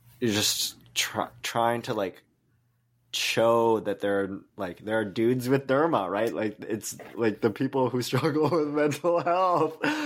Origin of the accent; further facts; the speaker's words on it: Canada; Like reckoning me being Chinese Canadian and for so long just wanting to like assimilate into whiteness.